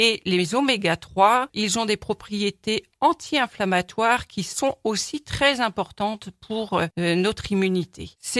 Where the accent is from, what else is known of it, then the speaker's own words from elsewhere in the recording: Normandy, France; Alors moi, je suis normande